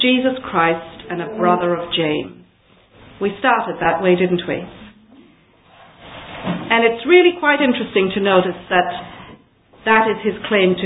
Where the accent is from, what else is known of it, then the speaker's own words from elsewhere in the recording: India; in a lot of places in India